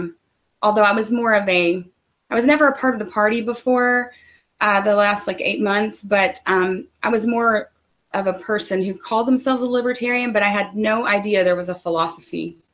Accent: Tennessee, United States; I'm from Tennessee, but I had moved back about 15 years ago.

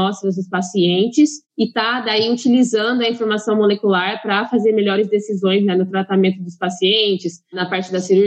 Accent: Campinas, São Paulo, Brazil; eu sou brasileira, cresci em Campinas, em Barão Geraldo, na cidade universitária, minha vida inteira

